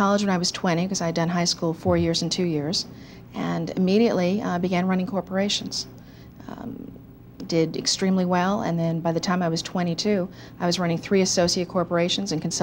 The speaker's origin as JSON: {"language": "English", "region": "New York", "country": "United States", "tie": "born or raised there", "said": "Growing up in New York, being in an inner city area was not a big deal to me."}